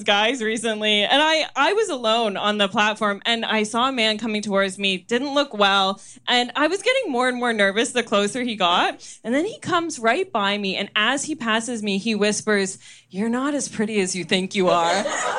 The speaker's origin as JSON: {"language": "English", "town": "Oshawa", "region": "Ontario", "country": "Canada", "said": "Okay, I am from Oshawa. Yeah, I'm white trash. But 35, no overdoses."}